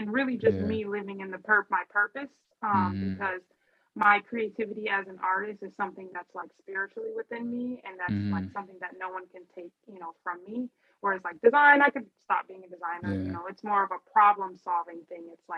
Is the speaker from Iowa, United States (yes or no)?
no; Roseville, Minnesota, United States; Yeah, so I born and raised in Minnesota, the Twin Cities. Okay. Roseville was where I resided as a child.